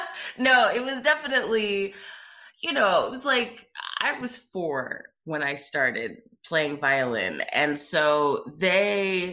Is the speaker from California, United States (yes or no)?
no; Abington, Pennsylvania, United States; I grew up in Abington, Pennsylvania, which is a little suburb right outside of Philadelphia.